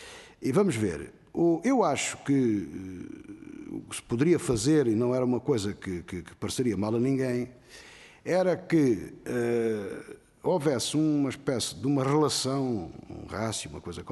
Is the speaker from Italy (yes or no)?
no; Alentejo, Portugal; Eu sou alentejano, não há proximidade entre Évora, Beja e Porto Alegre.